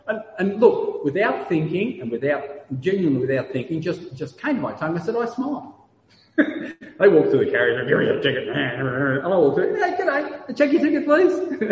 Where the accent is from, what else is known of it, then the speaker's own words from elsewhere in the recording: Australia; I'm Australian.